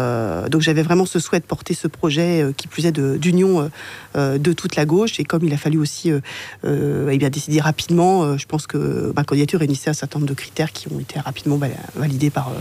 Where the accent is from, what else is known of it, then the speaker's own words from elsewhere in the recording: Pays de la Loire, France; moved away as an adult; now in Bordeaux, France; Je suis bordelaise depuis une vingtaine d'années maintenant. J'y suis arrivée pour mes études. À la base, je suis d'origine vendéenne. Je suis fille d'ouvrier. Je viens d'un milieu donc plutôt très modeste